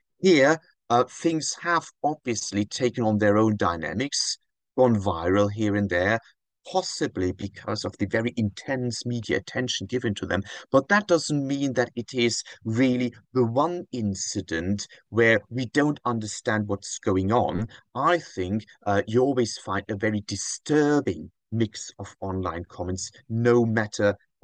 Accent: Nottingham, East Midlands, United Kingdom; Well, I'm from Nottingham. It's almost like a Robin Hood effect, you could say.

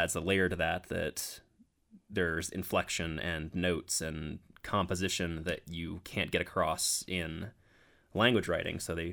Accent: Brooksville, Florida, United States; moved away; And I actually, on my last CD, I wrote a song called … about my hometown.

